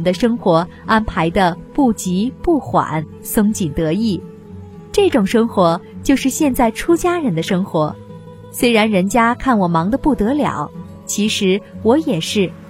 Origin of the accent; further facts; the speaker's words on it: Shanghai, China; also born or lived in Taipei / Tokyo / New York; 我小时候住在上海，后来到了台北、东京、纽约，然后又到过欧洲许多大城市和小乡镇。